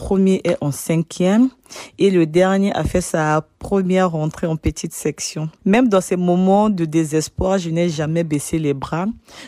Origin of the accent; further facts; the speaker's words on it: Republic of the Congo; moved away as an adult; now in France; je viens du Congo-Brazzaville. Je suis mère de 4 enfants. À mon arrivée en France, le dernier n'avait que 7 mois.